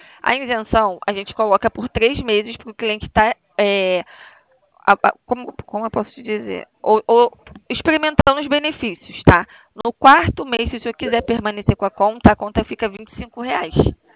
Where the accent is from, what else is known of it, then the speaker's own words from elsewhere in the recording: Rio de Janeiro, Brazil; Eu sou do Rio de Janeiro.